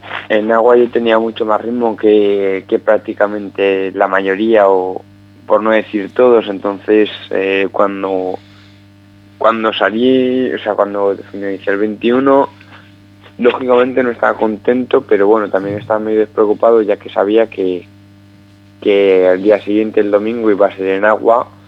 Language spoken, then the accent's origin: Spanish; Valencian Community, Spain; Yo valenciano, pero tengo mis padres y la familia son del norte.